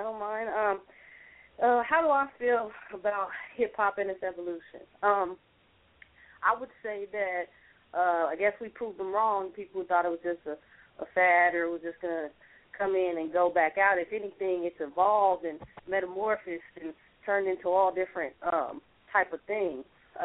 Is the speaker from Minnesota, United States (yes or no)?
no; Sacramento, California, United States; I'm from California. I'm currently in the Los Angeles area. I'm from Sacramento, though, and which is Northern California.